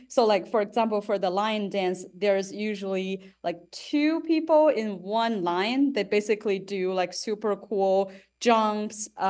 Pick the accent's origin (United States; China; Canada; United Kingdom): China; Northeast China; English is a second language; So I'm from Northeast China.